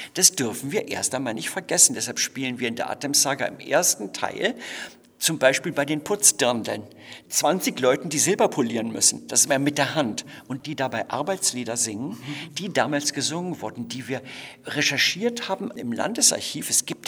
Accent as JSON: {"language": "German", "country": "Germany", "said": "ich bin ja Deutscher"}